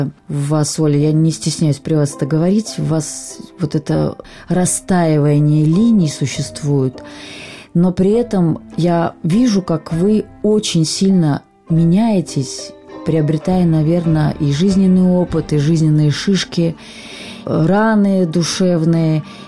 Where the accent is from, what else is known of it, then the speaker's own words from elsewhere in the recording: Saint Petersburg, Russia; и не только потому, что мы вместе закончили Ленинградское хореографическое училище, и потому что мы из Ленинграда